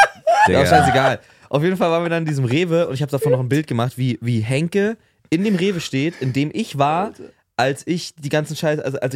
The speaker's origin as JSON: {"language": "German", "town": "Potsdam", "region": "Brandenburg", "country": "Germany", "tie": "born or raised there"}